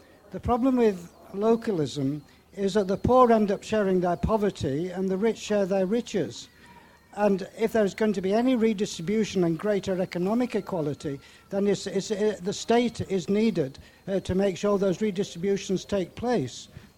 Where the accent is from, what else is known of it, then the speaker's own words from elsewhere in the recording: Aberdeen, Scotland, United Kingdom; I'm from Aberdeen.